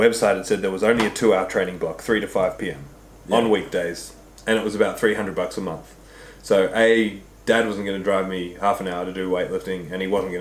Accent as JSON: {"language": "English", "country": "New Zealand", "tie": "born or raised there", "also_born_or_lived": "Australia", "moved": "yes", "said": "I grew up in New Zealand. I'd moved away to Australia living with my dad"}